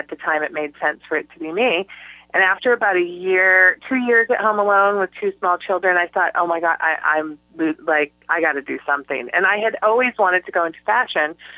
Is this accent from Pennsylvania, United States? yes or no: no; Michigan, United States; Yeah, so I'm from Michigan, and, you know, I heard one of you, I might have a little Jersey girl in me. I mean, I grew up in the 80s